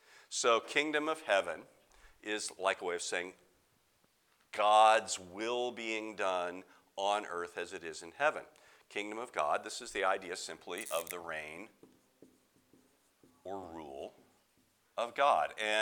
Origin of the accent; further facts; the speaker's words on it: Indiana, United States; I have lived in hills. I'm from Indiana, so this is a very familiar landscape